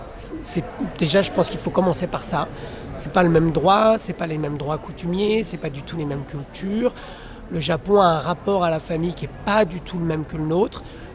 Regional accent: France; on est des Occidentaux, on est deux hommes blancs français, européens

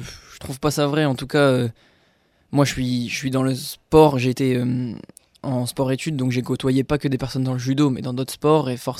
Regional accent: Amiens, Hauts-de-France, France; moved away; also born or lived in Strasbourg; moi, je suis d'Amiens, mais j'ai été jusqu'à Strasbourg uniquement pour le judo, en fait.

